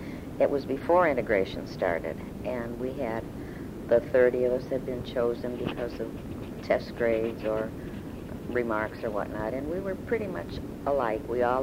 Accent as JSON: {"language": "English", "town": "Cleveland", "region": "Ohio", "country": "United States", "tie": "born or raised there", "said": "I was born and brought up in Cleveland, Ohio. I was the fifth of six children that Mother and Dad had, and it was a wonderful time to be in Cleveland because it was a large city"}